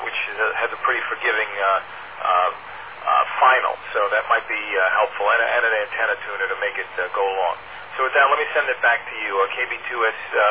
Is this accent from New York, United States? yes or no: yes; New York City, New York, United States; And as you know, in the city, I grew up on the Lower East Side where we did have fire escapes.